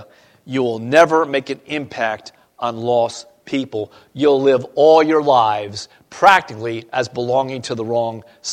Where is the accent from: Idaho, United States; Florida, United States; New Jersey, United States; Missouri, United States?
New Jersey, United States; I grew up in Central Jersey, listening to a lot of music